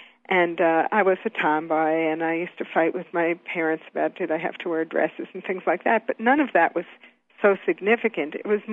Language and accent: English; New York, United States; And I grew up in New York, so I saw the conditions under which black people and later Puerto Rican people were forced